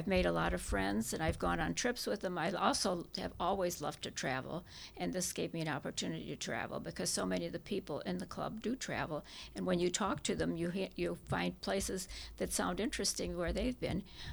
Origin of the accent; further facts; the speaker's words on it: Cleveland, Ohio, United States; I was born in Cleveland. I grew up in Cleveland, not where I am now. I live in Cleveland Heights, but I was born in Cleveland on 137th and Kinsman.